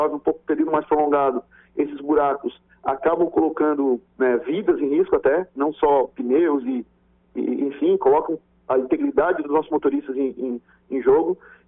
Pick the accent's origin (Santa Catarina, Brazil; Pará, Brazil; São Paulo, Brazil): Santa Catarina, Brazil; Estação Cocal; Eu sou aqui de Estação Cocal, né